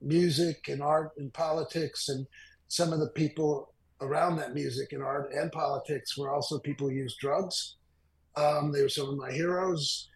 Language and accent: English; Detroit, Michigan, United States; I'm from Detroit, Greek-American. I'm born in 1962. I grew up in that epoch of the 60s and 70s in Detroit, which was a changing city as the country changed.